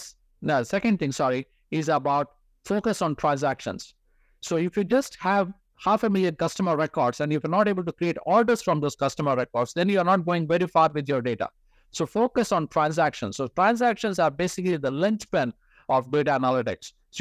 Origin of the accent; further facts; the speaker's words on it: India; now in Calgary, Canada; I moved from India to Calgary in 2009.